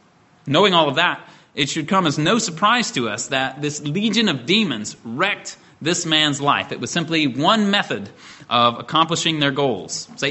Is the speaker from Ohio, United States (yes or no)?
no; Indiana, United States; I come from Indiana, a hog-raising region of the country